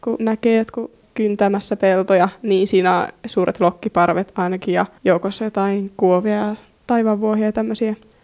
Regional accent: Nivala, North Ostrobothnia, Finland; Itse on Nivalasta, niin siellä saattaa ehkä olla vähän erilaisempaa lajia

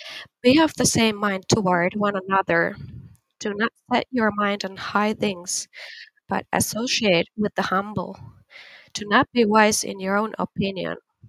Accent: Guinea; English is a second language; now in Gambia; I am originally from Guinea, but I live in with my family in Gambia.

